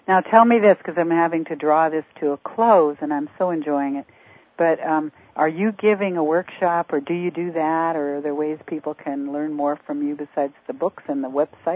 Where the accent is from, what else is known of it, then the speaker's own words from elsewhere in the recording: Canada; now in United States; I was from Canada. I am from Canada, but I'm now living in the States, have been for 22 years.